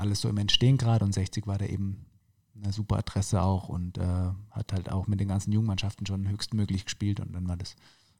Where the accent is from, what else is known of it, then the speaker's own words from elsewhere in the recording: Baden-Württemberg, Germany; now in Munich, Germany; Genau, also badische Herkunft.